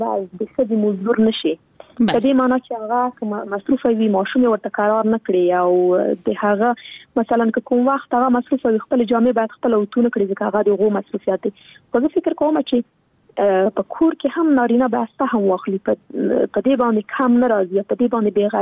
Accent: Afghanistan; زه خو شخصا په جګړه کې پیدا شوی یم، دا په جګړه کې رالویه شولم

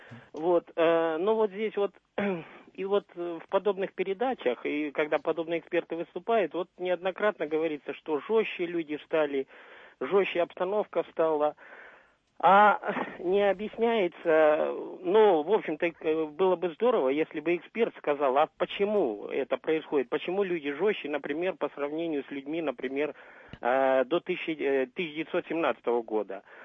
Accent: Moscow, Russia; я из Москвы.

